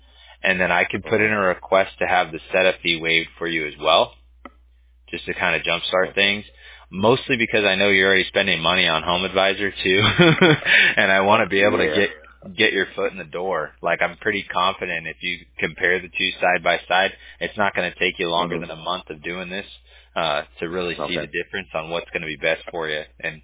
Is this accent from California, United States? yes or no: yes; California, United States; I'm originally from Orange County, I've spent a lot of summers going up to like Kern County and, you know, doing the River Rat thing.